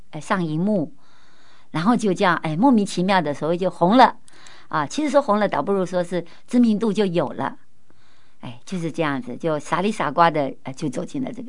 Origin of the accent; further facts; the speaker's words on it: Keelung, Taiwan; moved away as an adult; 就基隆的和平岛一个小岛，那我就是在那里出生，在那里长大的，我一直到了高中毕业以后才离开那个地方啊。